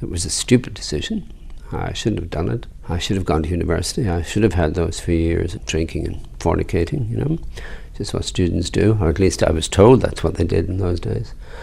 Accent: Wexford, Leinster, Ireland; I was writing about childhood and what it was like to be growing up in Ireland.

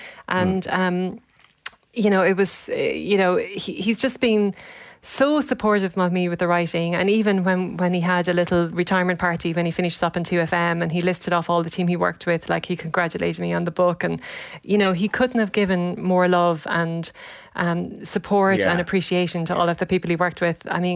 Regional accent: Portlaoise, Leinster, Ireland; also born or lived in Dublin; I grew up in Portlaoise and spent all my years in Dublin working

